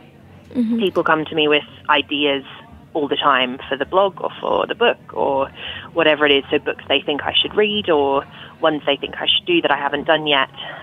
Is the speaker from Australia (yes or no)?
yes; Australia; moved away as an adult; now in England; So although I grew up in Australia, I grew up with a lot of English literature and a lot of conversations about England and a lot of English food, and then always grew up certain that I would at some point move back here.